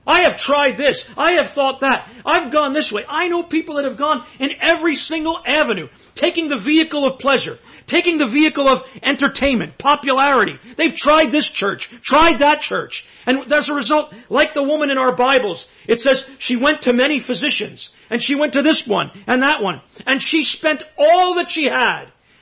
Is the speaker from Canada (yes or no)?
yes; Canada; I came from Canada, traveled on a plane to come here to have these meetings